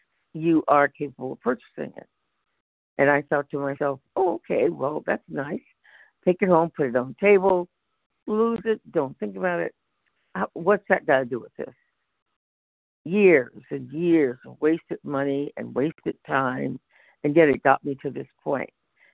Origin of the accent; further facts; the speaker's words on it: California, United States; from California.